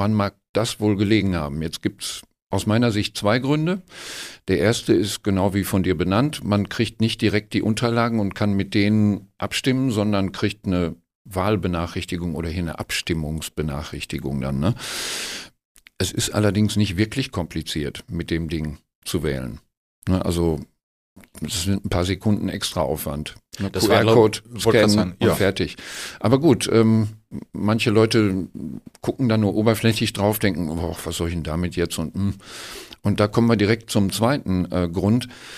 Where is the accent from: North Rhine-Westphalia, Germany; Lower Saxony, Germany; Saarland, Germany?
North Rhine-Westphalia, Germany; Cologne; als Kölner